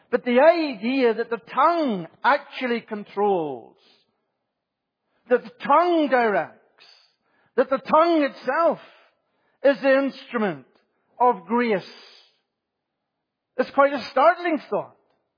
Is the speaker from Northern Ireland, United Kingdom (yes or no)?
yes; Northern Ireland, United Kingdom; I grew up in Northern Ireland, but I grew up a generation which was a generation of the coming of the tractor.